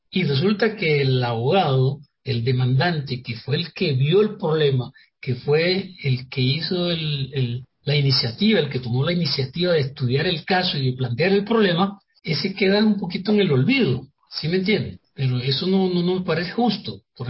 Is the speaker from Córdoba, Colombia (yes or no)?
yes; Chimá, Córdoba, Colombia; el hecho de que mi pueblo, Chimá, sea un pueblo pacífico, un pueblo que en 200 años de existencia solamente ha habido 2 muertos por muerte violenta